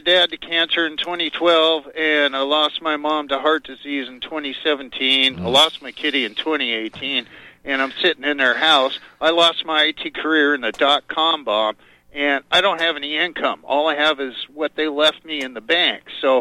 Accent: San Francisco, California, United States; I'm 61 years old. I was born in San Francisco. I've lived in California all my life

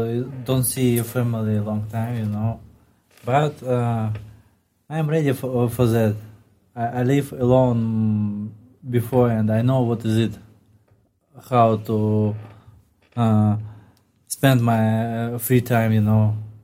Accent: Russia; But, like, I am from Russia. I support the Povetkin.

